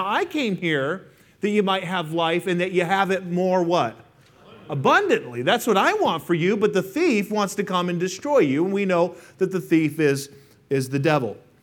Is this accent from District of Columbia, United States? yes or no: no; Colorado, United States; also born or lived in Vail, Colorado; But I grew up in Colorado, or I was born in Vail, Colorado.